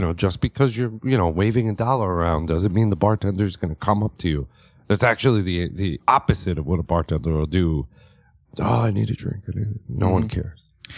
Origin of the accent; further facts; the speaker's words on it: Brooklyn, New York, United States; born there; When I was born in Brooklyn, New York.